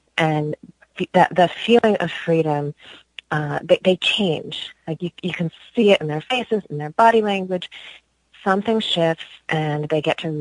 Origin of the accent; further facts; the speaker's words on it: Stowe, Vermont, United States; I grew up in the Stowe area.